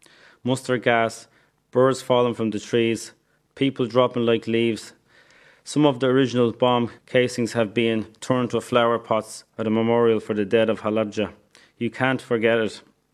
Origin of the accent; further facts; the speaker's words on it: Ireland; I'm Irish and I'm proud to be Irish, but I'm Kurdish too and I never forget it. Kurdish blood with an Irish heart.